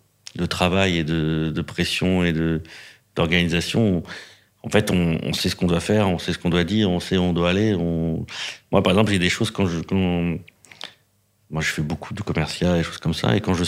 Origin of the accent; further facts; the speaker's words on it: Île-de-France, France; moi, je viens de Seine-Saint-Denis, dans un endroit où t'es un garçon, tu fais la mécanique, t'es une fille, tu fais coiffeuse.